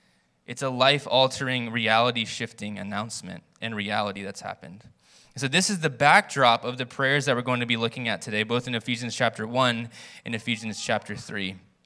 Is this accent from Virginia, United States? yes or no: yes; Virginia, United States; now in Alliston, Canada; I grew up in Virginia and met my wife in Hawaii years ago, and we've been in Alliston for the last 12 years.